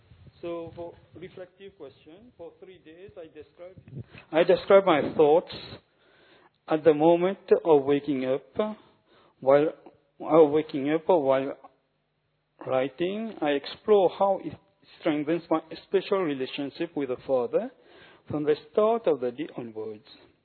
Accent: Mauritius; First, let me give an introduction of what has brought me to this area.

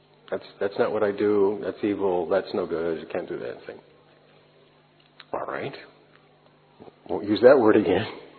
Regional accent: Midwest, United States; if you know the United States, I'm from the Midwest. We don't promote ourselves too much.

